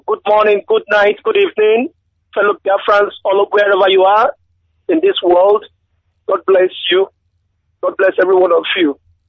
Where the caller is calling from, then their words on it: New York City, New York, United States; I'm calling from New York, your boy in New York City.